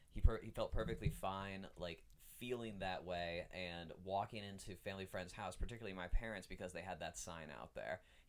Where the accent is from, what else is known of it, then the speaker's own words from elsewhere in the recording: Virginia, United States; there's a family friend like back in like my hometown of Virginia